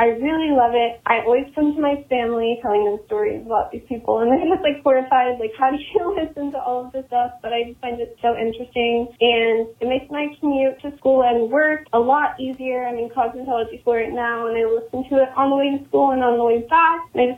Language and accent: English; California, United States; I'm from California, and I just found your podcast